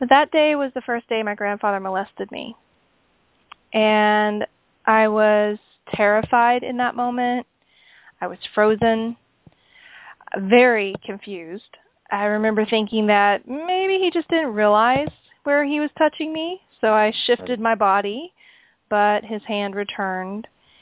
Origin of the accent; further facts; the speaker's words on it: Oklahoma, United States; My story really begins when I was 5 years old, middle-class kid, growing up in Oklahoma, acre out the back door.